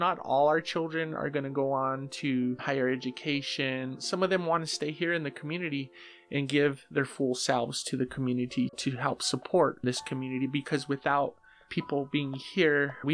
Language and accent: English; Cochiti, New Mexico, United States; I am from the pueblos of Cochiti and San Felipe, and I come from the Oak Clan.